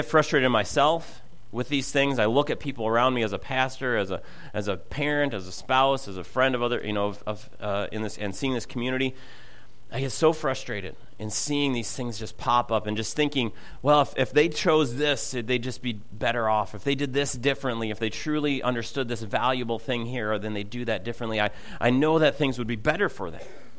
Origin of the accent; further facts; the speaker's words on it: Minnesota, United States; accent: Minnesota; I can't say those words together and without my Minnesota accent, so I made you guys say it.